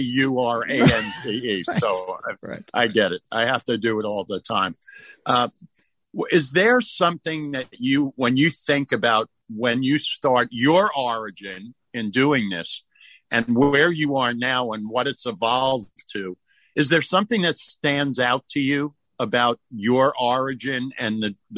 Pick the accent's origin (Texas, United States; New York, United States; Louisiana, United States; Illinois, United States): New York, United States; also born or lived in Los Angeles; we used to kick the crap out of guys that played golf because it was not cool where we grew up in New York.